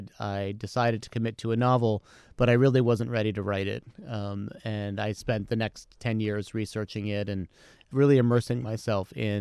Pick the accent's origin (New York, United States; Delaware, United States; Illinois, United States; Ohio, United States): Delaware, United States; I mean, that's all true for me, except I'm from Delaware, not Jersey, but they're right next door to each other.